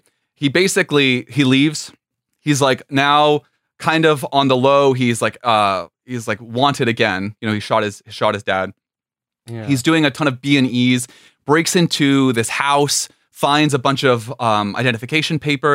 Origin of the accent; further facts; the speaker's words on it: Gainesville, Florida, United States; And Ian, you and I, we're from Gainesville.